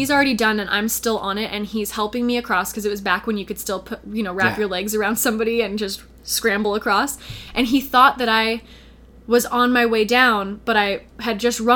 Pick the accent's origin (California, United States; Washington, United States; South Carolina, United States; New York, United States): California, United States; Sonoma; And we would go out to the beach because I grew up in Sonoma, California.